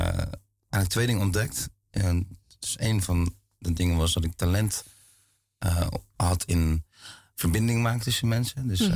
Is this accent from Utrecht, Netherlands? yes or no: no; South Holland, Netherlands; zijn we in Arnhem-Waarland opgegroeid. Dat is net onder Rotterdam.